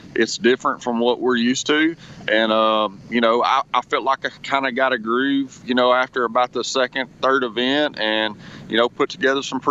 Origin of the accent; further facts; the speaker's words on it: Texas, United States; You know, I live on Sam Rayburn, or 15 minutes from Sam Rayburn, 45 minutes from Toledo Bend